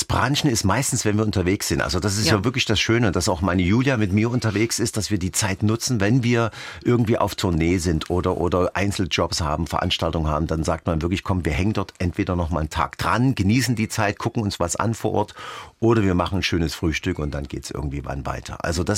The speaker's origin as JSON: {"language": "German", "town": "Dresden", "region": "Saxony", "country": "Germany", "said": "Als Dresdner sowieso."}